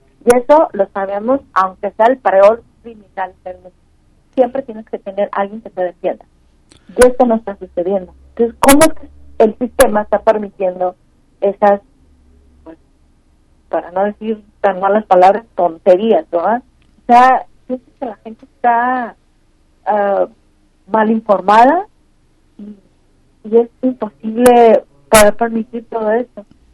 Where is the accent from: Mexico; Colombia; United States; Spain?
United States; yo vivo en Estados Unidos, soy estadounidense.